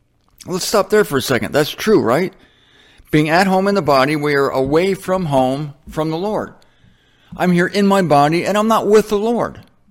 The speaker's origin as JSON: {"language": "English", "town": "Canton", "country": "United States", "tie": "born or raised there", "lives_now": "Fort Lauderdale, United States", "said": "I want to be away from Fort Lauderdale. That's the hypothetical part. And be in my hometown of Canton."}